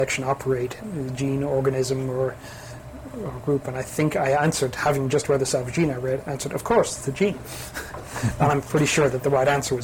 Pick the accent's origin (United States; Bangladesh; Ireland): Ireland; So I'm thinking of it, as you'll notice, maybe being Irish, maybe being pessimistic